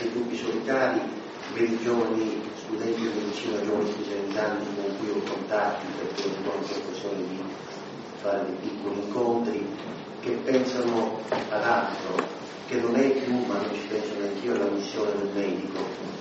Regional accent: Sicily, Italy; io non sono lombardo, vengo dalla Sicilia, dalla terra di Sicilia

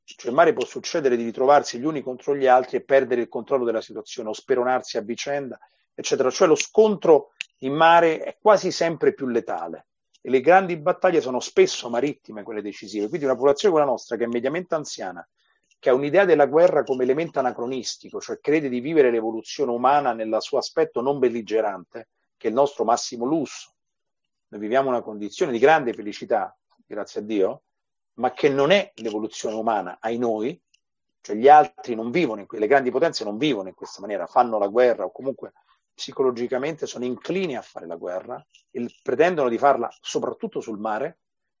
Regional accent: Lombardy, Italy; A me il Mediterraneo non piace, sono lombardo, per ragioni incomprensibili, mi sento mitteleuropeo

